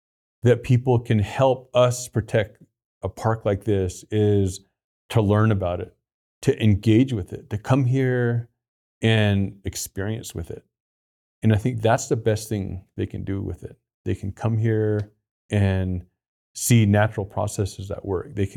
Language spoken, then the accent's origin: English; Coal Mine Mesa, Arizona, United States; when I was a kid growing up on the Navajo Reservation at this place called Coal Mine Mesa. And where I grew up, you can see the canyon in profile every day.